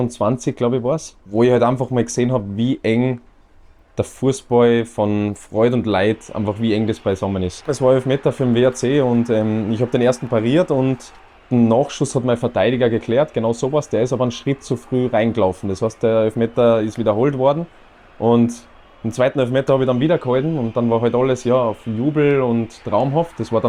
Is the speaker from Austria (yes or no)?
yes; Austria; Wir sind alle zum Glück in Österreich groß geworden